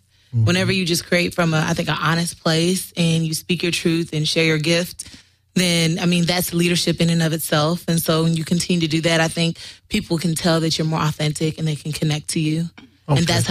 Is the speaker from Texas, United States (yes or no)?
yes; Houston, Texas, United States; now in Los Angeles, United States; I'm a comic from Houston, Texas, but recently relocated here to Los Angeles.